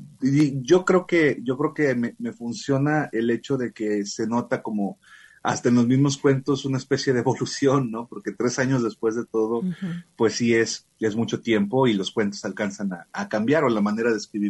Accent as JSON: {"language": "Spanish", "region": "Jalisco", "country": "Mexico", "said": "yo siendo jalisciense, es un premio que había estado medio siguiendo durante pues todos los años que lo estuvieron dando"}